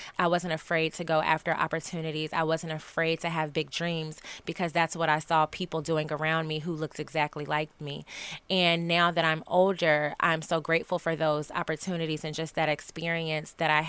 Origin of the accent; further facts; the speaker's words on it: Georgia, United States; I'm from Georgia. I'm from the South, and I grew up in Black church in the South.